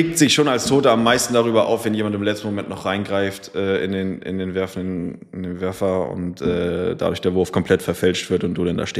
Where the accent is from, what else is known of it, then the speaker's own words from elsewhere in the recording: Lübeck, Schleswig-Holstein, Germany; born there; 29 Jahre, gebürtig aus Lübeck.